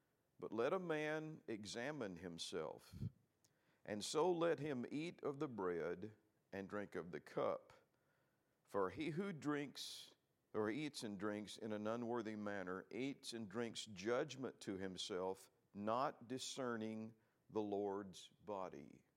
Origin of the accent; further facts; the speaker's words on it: Alabama, United States; because I grew up in Alabama